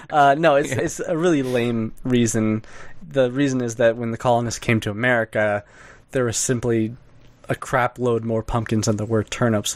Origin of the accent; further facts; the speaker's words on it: Iowa, United States; I grew up in Iowa.